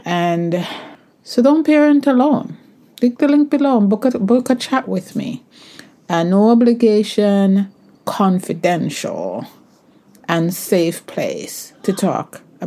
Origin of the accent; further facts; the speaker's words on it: England, United Kingdom; Sonia and I go way back from our time growing up in England.